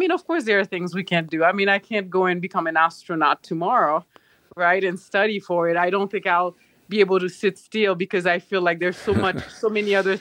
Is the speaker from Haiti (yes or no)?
yes; Haiti; You know, growing up in Haiti, the poverty that I saw around me